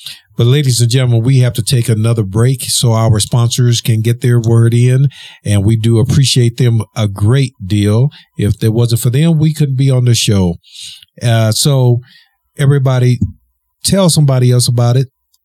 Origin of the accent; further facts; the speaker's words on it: the South, United States; because I grew up in the South.